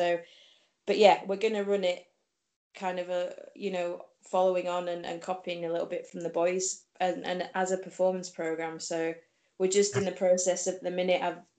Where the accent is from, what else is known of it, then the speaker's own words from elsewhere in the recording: Yorkshire and the Humber, United Kingdom; But I'm from Yorkshire, so I don't actually think that's quite as bad as if I was from all the way down south.